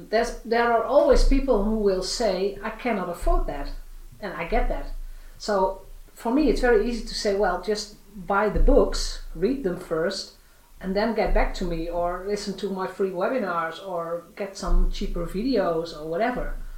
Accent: Netherlands; English is a second language; I grew up in the Netherlands. We are an international country. So I speak 4 or 5 languages if I have to. I'm not going to do that, but I can understand Spanish, French, and German.

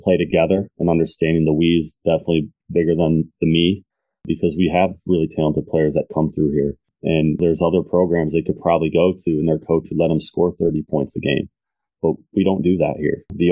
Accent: Lakewood, Ohio, United States; So I grew up in Lakewood, Ohio, and I started off by playing CYO sports. So I was a public school kid. I'm 38

